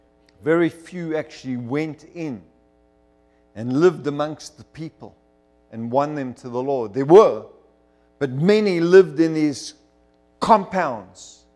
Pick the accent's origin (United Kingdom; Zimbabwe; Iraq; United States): Zimbabwe; now in South Africa; I'm an English-speaking South African. My name is Afrikaans, but I'm English. Why? Because I was born in Zimbabwe. I grew up in Zimbabwe. I'm not a South African man. I'm actually a Rhodesian. I went to school there. I only left when the war escalated.